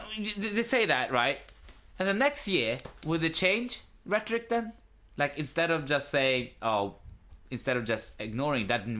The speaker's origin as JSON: {"language": "English", "country": "Pakistan", "said": "It's like, no, I'm from Pakistan."}